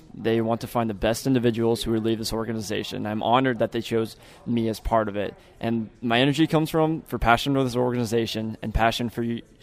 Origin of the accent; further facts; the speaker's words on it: Gothenburg, Nebraska, United States; I'm from Gothenburg, Nebraska, a small town in the center of Nebraska. I grew up north of Gothenburg on a small acreage where we raised sheep and chickens and rabbits and dogs and cats and kids.